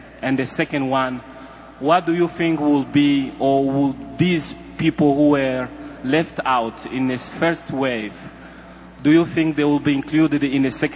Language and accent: English; DR Congo; now in New York, United States; I am from New York, United States, but originally from the Congo.